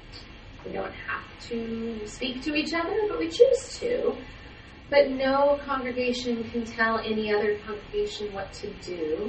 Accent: Los Angeles, California, United States; moved away as an adult; now in New York City, United States; I grew up in West Los Angeles, moved to New York City in 1999.

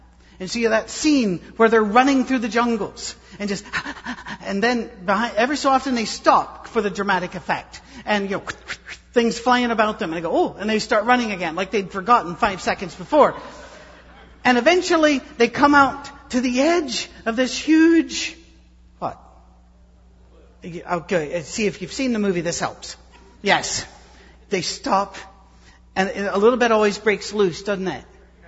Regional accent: United Kingdom; I'll say, no, because I'm British.

